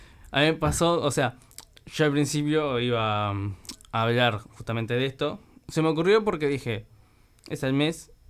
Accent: Montevideo, Uruguay; Soy de Montevideo, nací acá, viví acá toda mi vida.

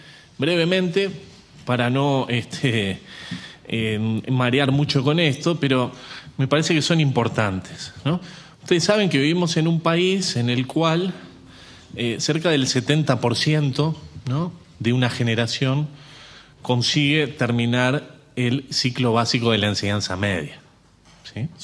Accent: Uruguay; nosotros como sociedad uruguaya

